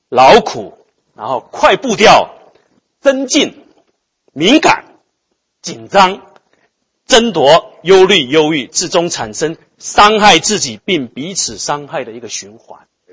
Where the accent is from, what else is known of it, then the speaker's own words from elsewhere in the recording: China; now in United States; 我自己的观察哈，我们中国人在这边工作，大部分人都是拼命的工作。都不太了解美国的文化。